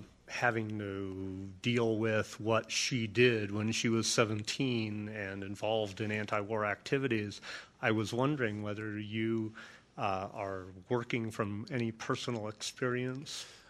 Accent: Massachusetts, United States; I grew up in the Boston area, and my father was a university professor.

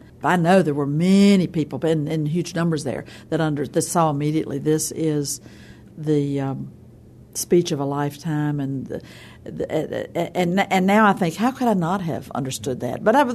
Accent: Virginia, United States; I saw marchers from Danville, Virginia, and I immediately approached them. That was my home state.

